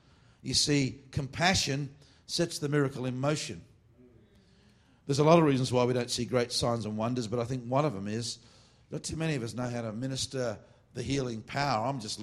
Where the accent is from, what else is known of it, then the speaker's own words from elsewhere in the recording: Australia; But you know, and I'm an Aussie.